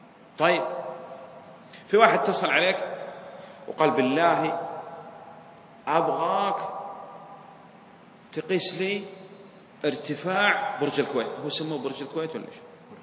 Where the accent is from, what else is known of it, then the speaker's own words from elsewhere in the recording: Saudi Arabia; عندنا في المملكة العربية السعودية